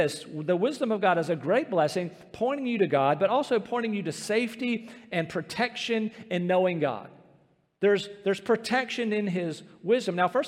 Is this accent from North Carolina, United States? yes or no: yes; Rocky Mount, North Carolina, United States; let's go swim in the Tar River there in Rocky Mount, my hometown, and we'll jump off the trestle.